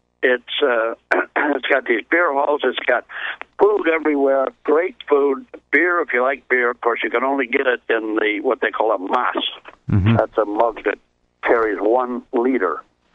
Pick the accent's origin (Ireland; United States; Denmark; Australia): Ireland; I'm Irishman.